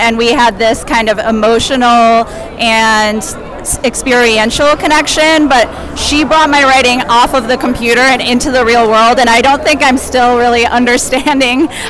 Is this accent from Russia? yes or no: yes; Russia; And I'm from Russia.